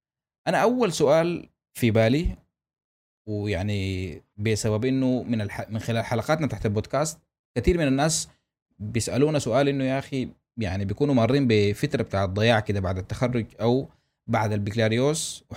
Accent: Sudan; يعني كسودانيين يكون عندنا طرق بتاعت مشاركه معلومات وخبرات وتجارب بطريقة مختلفة شوية

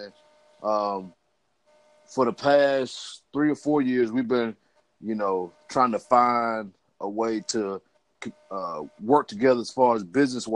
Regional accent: Camilla, Georgia, United States; we're going to be doing something for my hometown, Camilla, Georgia.

